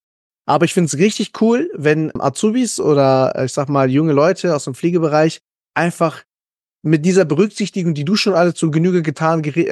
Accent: Peru; now in Germany; Ich für meinen Teil liebe Deutschland und es gibt natürlich Dinge, die mir nicht gefallen und Peru gibt es so Dinge, die mir auch nicht gefallen

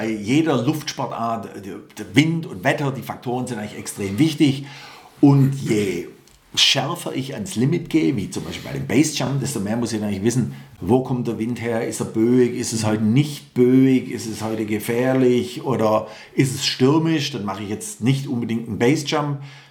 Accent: Stuttgart, Baden-Württemberg, Germany; Ich bin hier in Stuttgart-Möhringen, meine Heimat, bin ich aufgewachsen.

